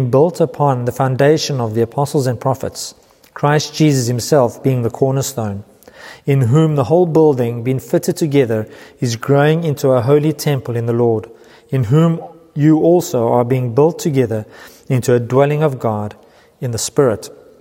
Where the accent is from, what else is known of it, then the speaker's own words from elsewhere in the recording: South Africa; now in New Zealand; But people still kind of see us as foreigners because we're from South Africa. We prefer to be known as New Zealanders because we are now citizens, because that's what we are.